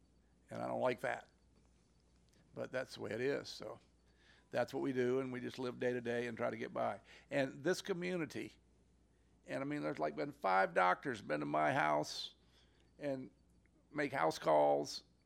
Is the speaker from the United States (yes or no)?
yes; Chesapeake Bay, United States; I grew up on the Chesapeake Bay as a kid. That was the first 18, 20 years of my life.